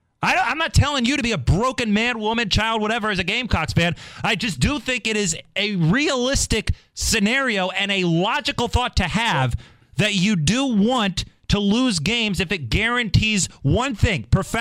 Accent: Northeast, United States; I am a New York Giants fan. I'm from the Northeast.

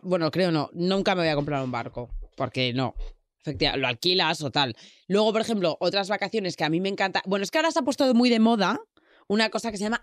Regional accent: Spain; Eso los españoles no solemos hacerlo, yo creo.

